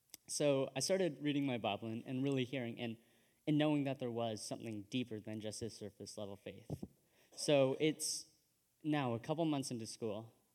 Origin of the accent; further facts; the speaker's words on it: Brockville, Ontario, Canada; So I am from Brockville. I'm from here. I've been here for the last 18 years, and I'm currently going into second year at Queen's University in Kingston